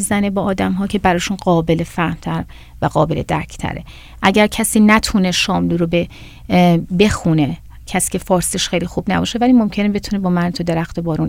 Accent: Iran; برای من که در ایران دنیا آمدم و بزرگ شدم و اونجا رو تجربه کردم

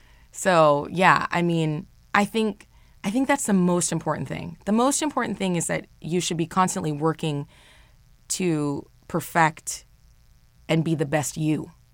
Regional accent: California, United States; I grew up in Orange County, and I went to the Orange County High School of the Arts

